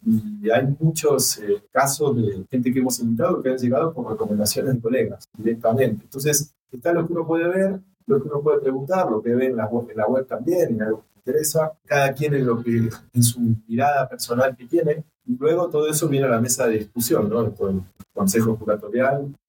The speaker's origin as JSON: {"language": "Spanish", "country": "Argentina", "said": "yo soy argentino."}